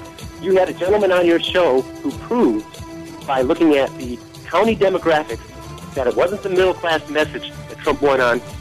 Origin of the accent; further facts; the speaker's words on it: Detroit, Michigan, United States; I grew up in Detroit, Michigan, in the heart of the inner city in the late 60s.